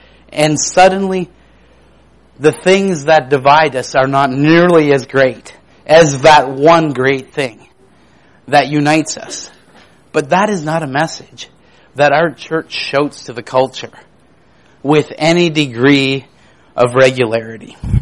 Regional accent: Canada; I'm Canadian. We don't even understand what that means.

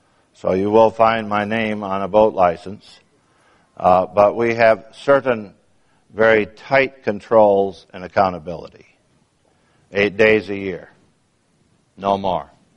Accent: New York, United States; But I was raised in the Finger Lakes area of the state of New York, up in central New York, and I was raised very near one of those lakes.

